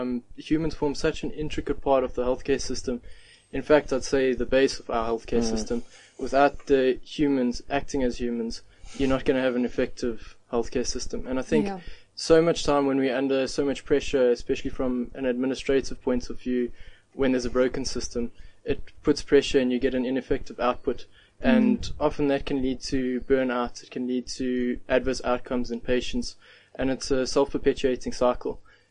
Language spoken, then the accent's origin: English; Gauteng, South Africa; From the East Rand. We keep it classy.